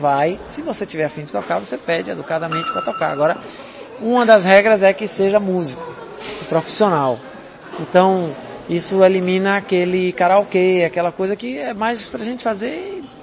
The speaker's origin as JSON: {"language": "Portuguese", "town": "Salvador", "region": "Bahia", "country": "Brazil", "said": "Eu sou de Salvador."}